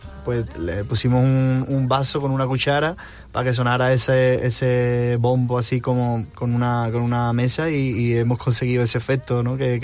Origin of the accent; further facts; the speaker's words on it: Sanlúcar de Barrameda, Andalusia, Spain; por ejemplo, Sanlúcar de Barrameda, que es de donde yo vengo